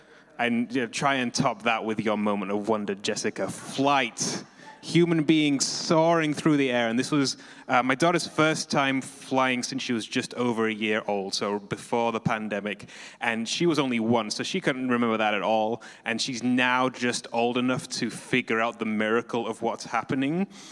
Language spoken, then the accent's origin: English; United Kingdom; I am the dark hair, glasses, and I'm British.